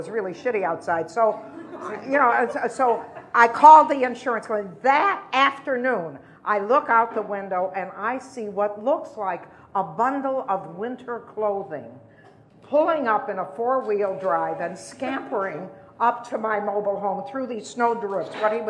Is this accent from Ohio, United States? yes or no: yes; Toledo, Ohio, United States; I'm from Toledo, Ohio, and in the early 70s, we were having these terrible snowstorms where helicopters were dropping food.